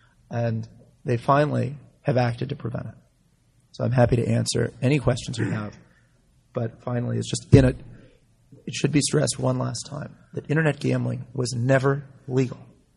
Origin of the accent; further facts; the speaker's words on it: Los Angeles, California, United States; I grew up in Los Angeles and have gone to casinos for years and years.